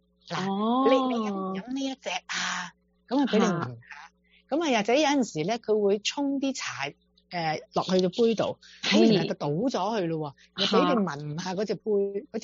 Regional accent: China; 即系嗰个洗碗机真系唔系好啱我哋中国人嗰啲。

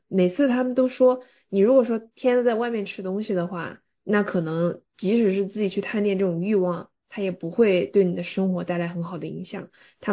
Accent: Sichuan, China; now in United States; 虽然说作为一个四川人，但是我真的非常的愧疚。

